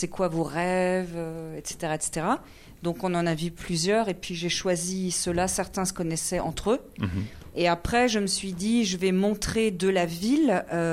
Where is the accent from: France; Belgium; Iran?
France; also born or lived in Iceland; je suis né en Islande, mais je n'ai pas grandi là-bas. En fait, mes parents étaient déjà en France et ils sont allés à Vestmannaeyjar pour qu'on naisse là-bas.